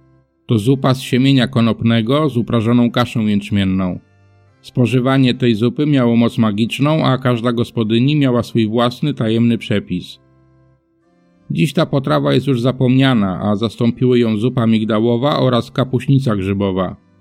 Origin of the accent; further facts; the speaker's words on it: Wrocław, Lower Silesian Voivodeship, Poland; mieszkańcy mojego rodzinnego miasta, czyli Wrocławia